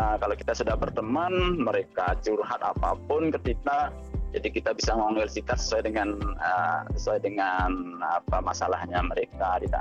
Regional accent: Bali, Indonesia; sekarang sudah di kampung, jaraknya kampung saya nggak terlalu jauh dari Denpasar. Satu jam udah nyampe.

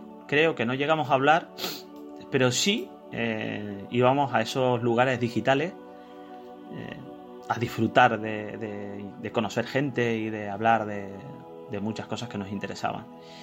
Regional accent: Canary Islands, Spain; yo soy canario

